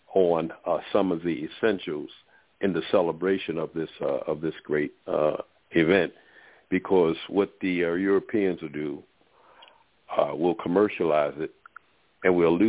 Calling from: Baltimore, Maryland, United States; I'm calling from Baltimore, Maryland.

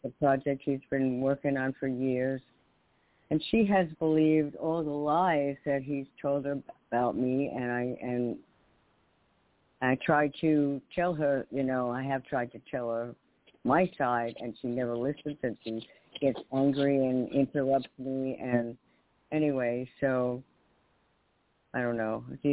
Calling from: New York, United States; in New York.

